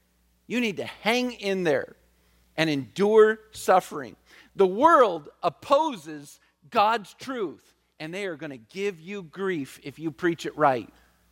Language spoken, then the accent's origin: English; the South, United States; You know, I grew up in the South, and churches I had, we had revivals